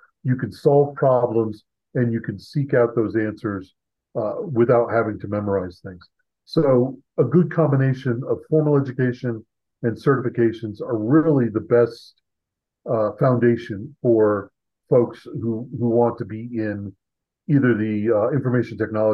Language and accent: English; Virginia, United States; My undergrad was from Virginia Tech, which is I'm from the East Coast, lived there in Virginia.